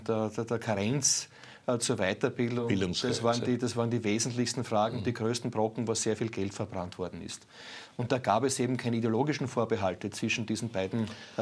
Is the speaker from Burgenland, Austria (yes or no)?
yes; Burgenland, Austria; Und das sage ich ganz besonders als Burgenländer, weil wir eine Friedensuniversität im Land haben